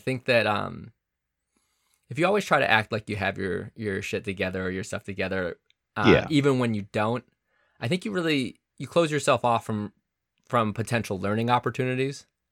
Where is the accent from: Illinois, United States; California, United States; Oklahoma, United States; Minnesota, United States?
Illinois, United States; Chicago; And that was really odd because I'm from Chicago.